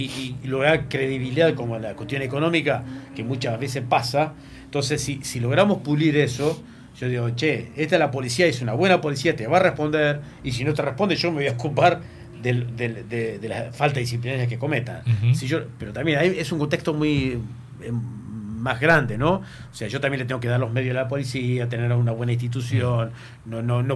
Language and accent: Spanish; Chajarí, Entre Ríos, Argentina; born there; yo nací en Chajarí